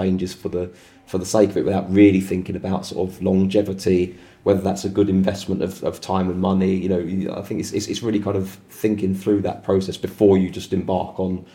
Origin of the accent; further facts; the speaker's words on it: London, United Kingdom; I am a Londoner.